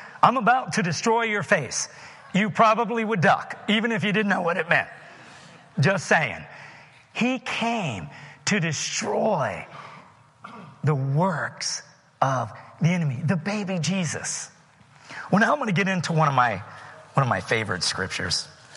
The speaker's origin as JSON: {"language": "English", "region": "West Virginia", "country": "United States", "tie": "born or raised there", "said": "West Virginia, my home state, y'all, was number one."}